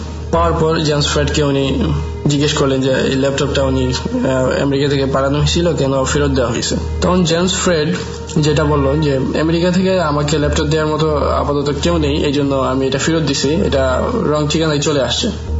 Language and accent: Bangla; Brahmanbaria, Chittagong Division, Bangladesh; now in United States; আমি এখানে একটা স্টেট ইউনিভার্সিটিতে পড়াশোনা করতেছি আমার গ্রামের বাড়ি ব্রাহ্মণবাড়িয়াতে।